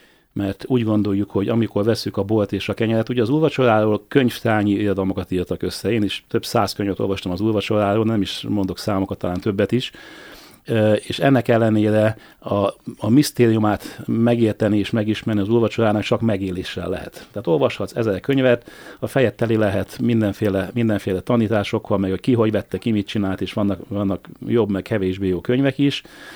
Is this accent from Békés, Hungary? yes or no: yes; Szarvas, Békés, Hungary; born there; ez Szalvason születtem, Szalvasi Evangélikus Egyház